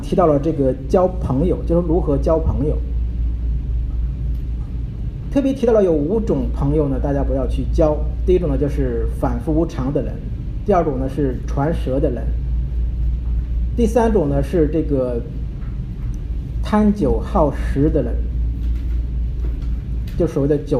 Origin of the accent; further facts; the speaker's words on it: China; 其实这一点呢是我们中国人经常所不是特别太注意的。